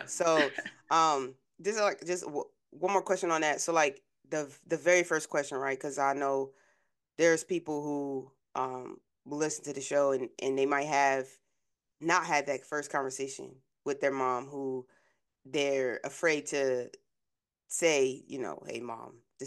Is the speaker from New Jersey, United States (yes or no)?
yes; New Jersey, United States; Obviously, you know, a lot of I'm from Jersey, but my, you know, my grandmother, family, everybody's from the South.